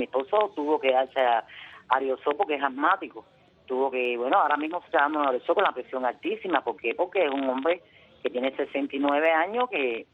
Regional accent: Cuba; yo soy cubana y vivo en Cuba.

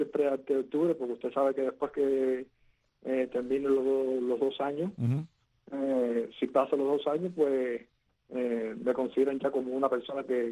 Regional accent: Cuba; mi aporte a la arena como cubano

